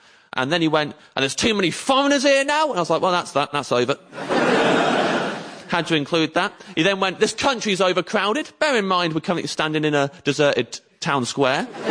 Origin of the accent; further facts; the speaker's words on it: Kettering, East Midlands, United Kingdom; criticised my hometown of Kettering for voting Leave in the EU referendum